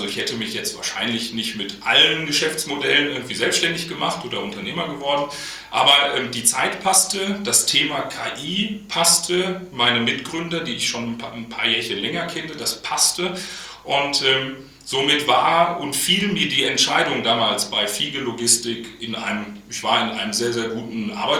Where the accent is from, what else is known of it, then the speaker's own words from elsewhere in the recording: Münster, North Rhine-Westphalia, Germany; Ich bin gebürtiger Münsteraner, also wirklich in Münster geboren. Der einzige bei Kaitos, der aus Münster kommt.